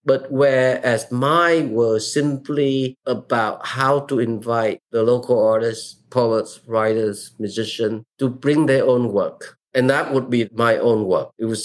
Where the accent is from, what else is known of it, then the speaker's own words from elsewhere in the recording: Vietnam; now in United States; growing up in Vietnam, going through the war, labor camp experience, come to America, get stuck in the most impoverished, uncultured part of Bucks County.